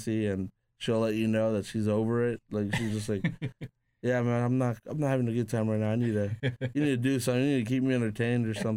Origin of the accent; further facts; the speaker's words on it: Huntington Park, California, United States; also born or lived in Peru; When I grew up in Huntington Park for a little bit when I came from Peru.